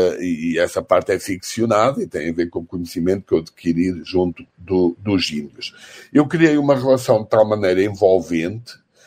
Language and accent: Portuguese; Portugal; accent: Portuguese; also born or lived in Brazil; eu vivi tantos anos no Brasil, até deveria estar a falar com o sotaque. Eu costumo dizer, o sotaque de Portugal é português com sal e do Brasil é português com açúcar.